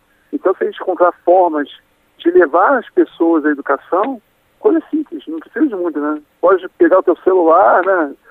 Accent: Petrópolis, Rio de Janeiro, Brazil; né, sou da cidade de Petrópolis, Rio de Janeiro

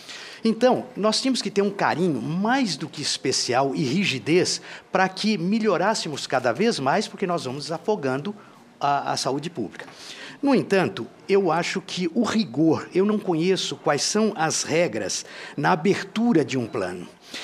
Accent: Goiás, Brazil; eu sou do estado de Goiás

